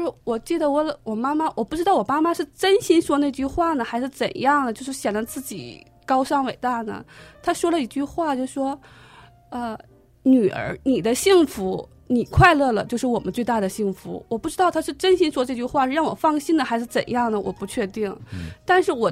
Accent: Liaoning, China; 我记得七年多以前哈，我家是辽宁，我是从沈阳的桃仙机场出来的嘛

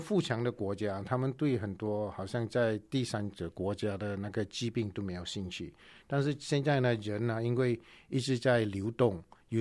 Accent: Malaysia; moved away as an adult; also born or lived in United Kingdom; now in United States; 我是在马来西亚长大，所以我有受到亚洲的教育，那我到英国去有受到欧洲的教育，那我又来美国读博士硕士，所以有受到那个美国的教育

